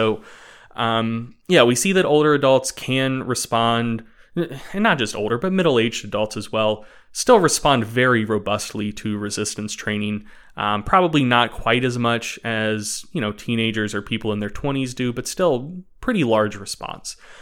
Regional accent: Mocksville, North Carolina, United States; I am actually originally from Moxville, North Carolina.

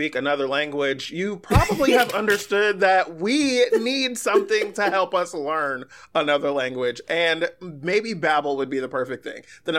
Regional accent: Oakland, California, United States; born there; I was born at Kaiser in Oakland. So shout out to Kaiser Oakland.

